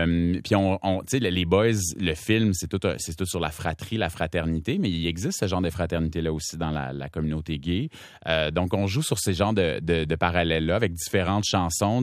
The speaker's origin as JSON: {"language": "French", "region": "Quebec", "country": "Canada", "said": "comment il peut m'inspirer ou pas en tant que Québécois"}